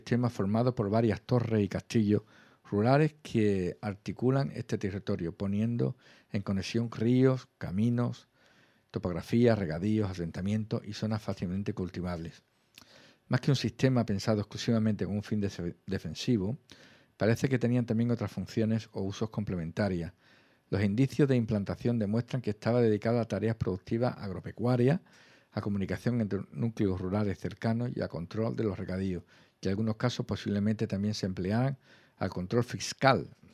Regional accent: Seville, Andalusia, Spain; Bueno, si soy sevillano, ¿por qué me lo ponéis en inglés?

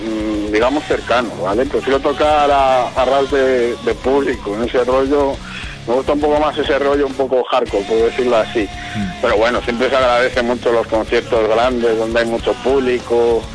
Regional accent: Medina del Campo, Castile and León, Spain; Pues venimos de Medina de Campo, en la provincia de Valladolid.

